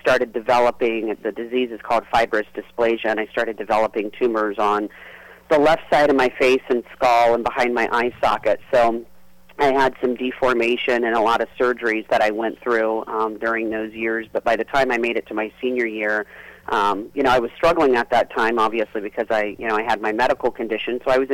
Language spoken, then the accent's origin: English; Columbus, Ohio, United States; Yeah, so I was born and raised in West Columbus.